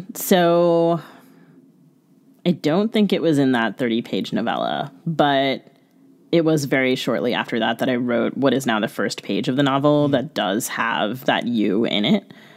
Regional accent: United States; So I grew up in the United States

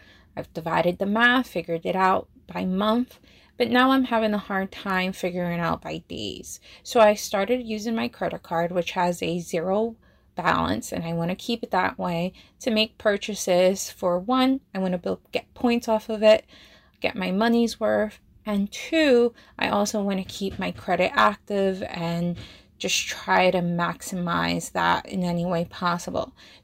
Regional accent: Plainfield, New Jersey, United States; I'm from Plainfield, New Jersey.

